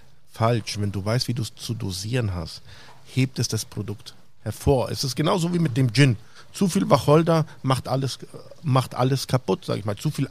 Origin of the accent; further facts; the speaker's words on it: Füssen, Bavaria, Germany; hey, ich bin Allgäuer, ich komme aus einem schönen Füssen